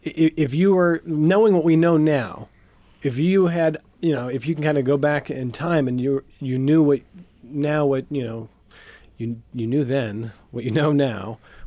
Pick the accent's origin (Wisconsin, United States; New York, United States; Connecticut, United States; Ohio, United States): Ohio, United States; Cleveland; I grew up in Cleveland, a Cleveland Browns fan.